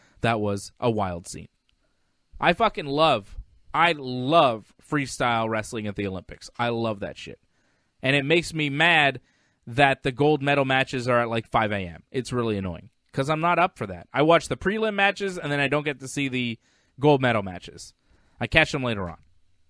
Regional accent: Canada; I'm Canadian, but I'm a combat sports guy over everything.

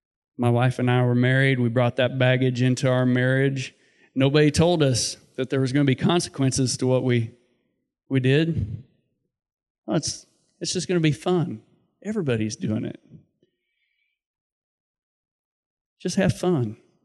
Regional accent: Cosby, Missouri, United States; I grew up in Cosby, Missouri. Great family. I was raised in a great family.

